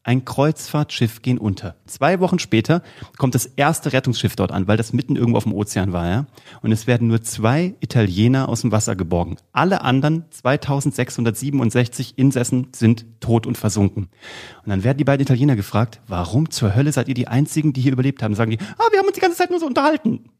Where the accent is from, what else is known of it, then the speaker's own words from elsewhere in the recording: Kassel, Hesse, Germany; in Kassel, wo ich herkomme, in der Aue